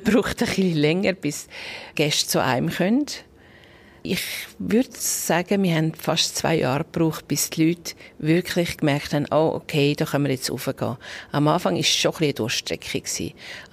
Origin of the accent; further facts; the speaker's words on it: St. Gallenkappel, St. Gallen, Switzerland; Und da es ja meine Heimat ist, also auf dieser Seite vom Ricken